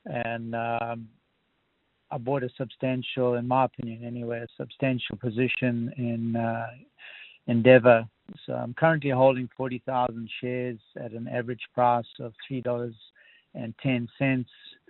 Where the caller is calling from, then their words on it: Hawaii, United States; Yeah, I'm calling from Hawaii.